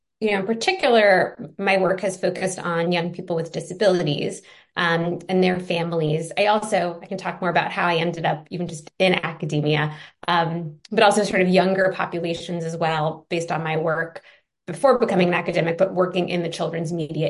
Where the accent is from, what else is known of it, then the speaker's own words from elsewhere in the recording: New York City area, United States; But yeah, as somebody growing up in the New York City area suburbs, over the course of college, I would be able to live at home over the summer and commute into the city to have those internships.